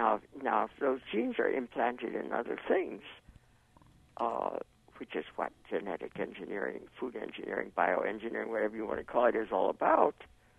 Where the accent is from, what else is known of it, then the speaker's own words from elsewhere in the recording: Blair, Nebraska, United States; born there; now in New York, United States; I was born in Blair, Nebraska, and I'm willing to bet you that there isn't decent bread in Blair, Nebraska.